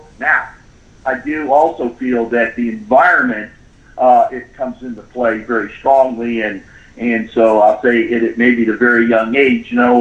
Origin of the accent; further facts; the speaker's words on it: Miami, Florida, United States; I was very excited about going to the Dolphins because I grew up in Miami and I was there when the Dolphins started as a franchise in 66.